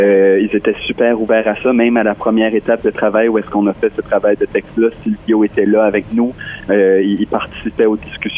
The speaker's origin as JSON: {"language": "French", "town": "Balmoral", "region": "New Brunswick", "country": "Canada", "tie": "born or raised there", "said": "Moi, j'ai grandi à Balmoral jusqu'à 10 ans."}